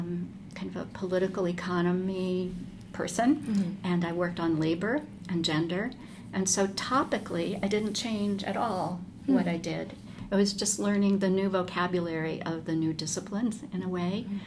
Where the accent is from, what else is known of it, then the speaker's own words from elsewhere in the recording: Alexandria, Virginia, United States; I grew up in Alexandria, Virginia.